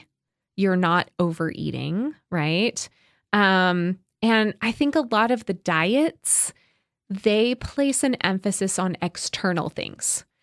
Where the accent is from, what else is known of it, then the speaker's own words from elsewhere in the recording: Iowa, United States; I grew up in Iowa, okay?